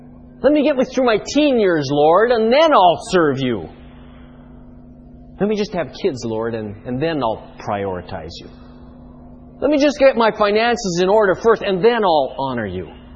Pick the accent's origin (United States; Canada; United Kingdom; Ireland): Canada; the sports I grew up with in Canada